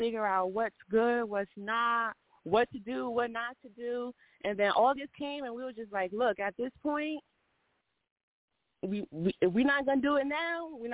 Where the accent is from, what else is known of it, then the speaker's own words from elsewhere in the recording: Clifton, New Jersey, United States; Clifton, New Jersey.